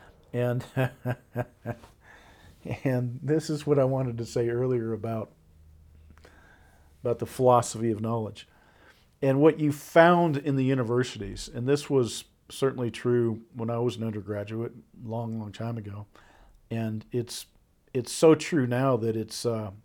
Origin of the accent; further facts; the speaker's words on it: Seabeck, Washington, United States; I grew up in a beautiful part of the country. I grew up in the Pacific Northwest, a little place called Seebeck on Hood Canal. For me, it was paradise.